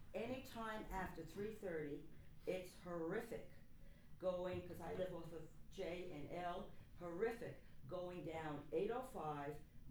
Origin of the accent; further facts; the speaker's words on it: Yonkers, New York, United States; I am from Yonkers, yes. I represented the Italian community, and I was trained as a teacher in Spanish Harlem. When my grandmother came from Italy, she did live in Harlem.